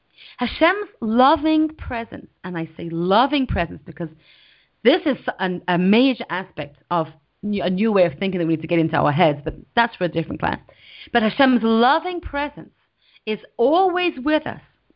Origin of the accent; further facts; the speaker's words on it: England, United Kingdom; And I'm from England, I don't know if you can tell, but I really like a nice cup of tea.